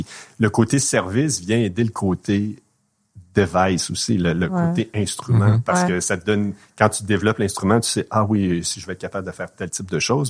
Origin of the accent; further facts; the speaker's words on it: Rimouski, Quebec, Canada; Moi, je viens de Rimouski. C'est sûr que la grande ville, c'est impressionnant.